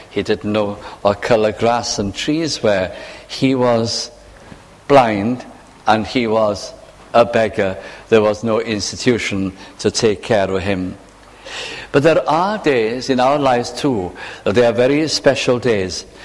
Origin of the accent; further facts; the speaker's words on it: Wales, United Kingdom; I was brought up in Northwest Wales as a child.